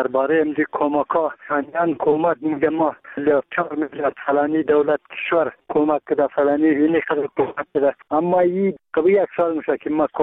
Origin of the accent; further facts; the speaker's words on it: Bamyan, Afghanistan; ما یک تن از بامیانیم.